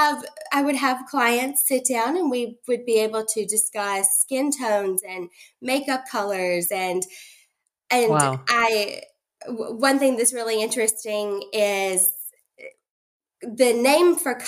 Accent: Savannah, Georgia, United States; even though I grew up in Savannah, in like a huge art-based town and city

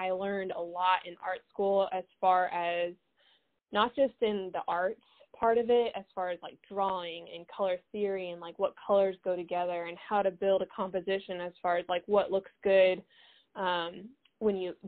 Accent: California, United States; We always go to car shows. We were always like, growing up in California, we went out to Johnson Valley a lot and was around like the off-road scene.

